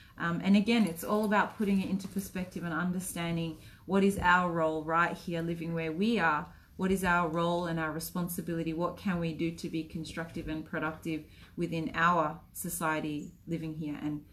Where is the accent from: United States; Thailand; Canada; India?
Thailand; I'm not even Chinese, I'm from Thailand.